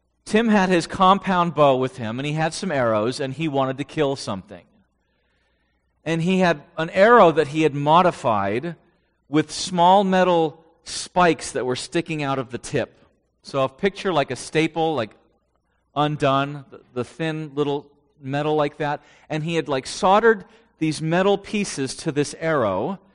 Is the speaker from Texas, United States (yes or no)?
no; Poway, California, United States; Well, I grew up in Poway, California. If you don't know where Poway is, it is North County of San Diego. And it is affectionately called the city in the country. And we moved there in 1977.